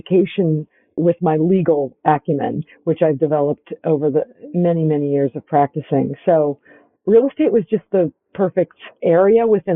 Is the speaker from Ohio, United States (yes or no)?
no; Prairie Village, Kansas, United States; Believe it or not, I was born and raised in Prairie Village, Kansas. I am one of a number of children.